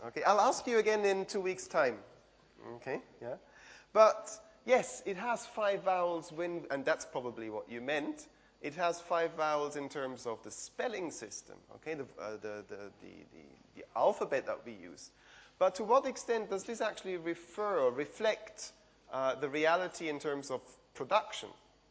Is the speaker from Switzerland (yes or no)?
yes; Switzerland; English is a second language; moved away as an adult; now in United Kingdom; About 4 years ago, I moved over from Switzerland to the northwest of England, along with my children